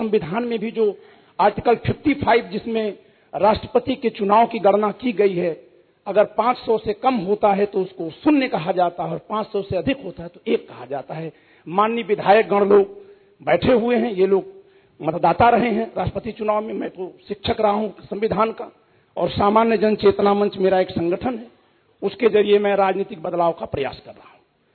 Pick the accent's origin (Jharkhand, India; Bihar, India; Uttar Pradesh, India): Uttar Pradesh, India; आपके राज्य में जैसे हम उत्तर प्रदेश से आते हैं